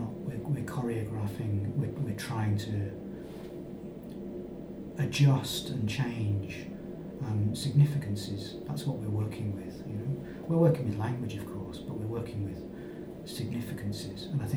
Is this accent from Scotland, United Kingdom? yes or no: no; North West England, United Kingdom; I grew up on the border, you know. Mm-hmm. I grew up in the Great Border City, as it's called